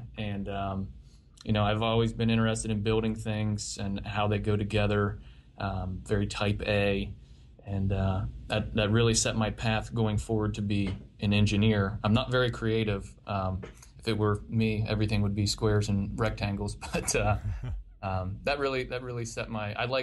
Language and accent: English; Ohio, United States; it's a county that's adjacent to where I grew up in Washington County, Ohio.